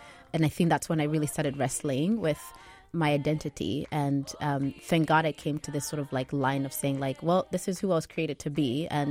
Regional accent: Kenya; moved away; growing up in Kenya, I was black and that's it.

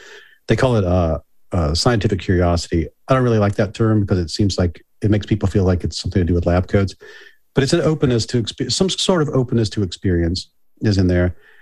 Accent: Mississippi, United States; I grew up in South Mississippi, Bible Belt.

